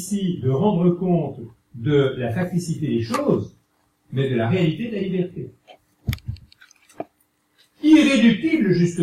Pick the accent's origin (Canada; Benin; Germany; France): France; Vèze, Auvergne-Rhône-Alpes; born there; Je suis né à Vèze en 1926